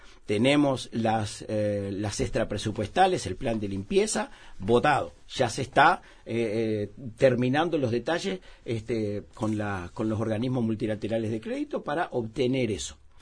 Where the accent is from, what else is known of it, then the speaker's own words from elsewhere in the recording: Montevideo, Uruguay; somos muy los montevideanos somos muy del pedacito de vereda que vivimos nosotros acá.